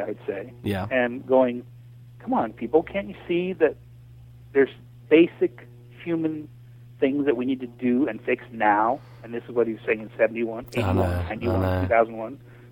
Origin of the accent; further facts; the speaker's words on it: United States; I'm so upset because as an American taxpayer